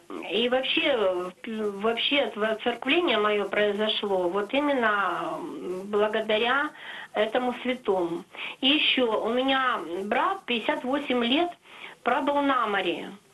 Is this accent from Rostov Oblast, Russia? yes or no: yes; Zernograd, Rostov Oblast, Russia; в нашем маленьком городе. Я из Ростовской-на-Дону области, город Зерноград.